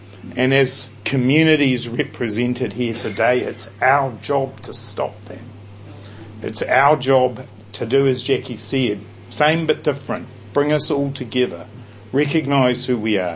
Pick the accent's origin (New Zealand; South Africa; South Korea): New Zealand; Dunedin, Otago; I grew up down in Dunedin in a quite traditional Presbyterian family upbringing, and Dunedin didn't have much of a gay scene.